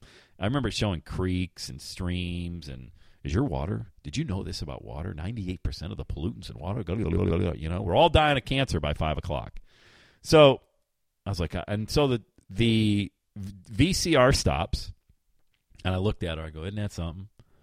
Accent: Bradford, Pennsylvania, United States; Carla's from my hometown, Bradford, PA

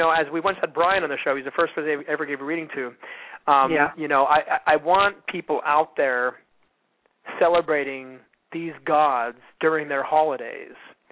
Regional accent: India; growing up in India, practically.

